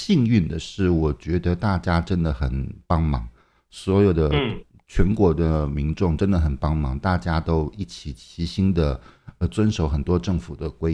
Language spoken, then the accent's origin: Chinese; Hangzhou, Zhejiang, China; 我大概原则上我不是在上海就在北京，或者是在我老家浙江杭州那个地方